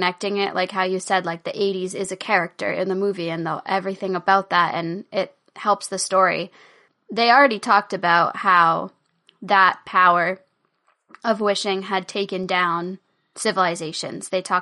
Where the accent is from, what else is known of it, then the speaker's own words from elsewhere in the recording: United States; Like I'm from the United States, you're from Great Britain, you're from Ireland.